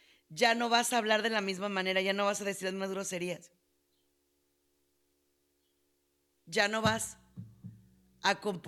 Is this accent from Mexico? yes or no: yes; Mexico; de nosotros que somos mexicanos